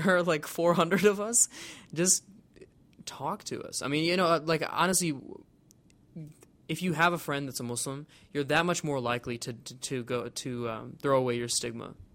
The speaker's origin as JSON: {"language": "English", "country": "United States", "said": "I am an American, for definitely and 100%"}